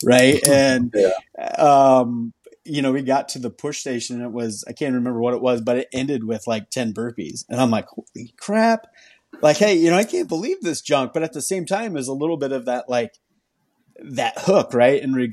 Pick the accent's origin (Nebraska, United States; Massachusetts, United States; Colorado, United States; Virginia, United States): Nebraska, United States; Petersburg; So I grew up in Petersburg, Nebraska, a small town kind of northeast, north central Nebraska, and we were the Pirates.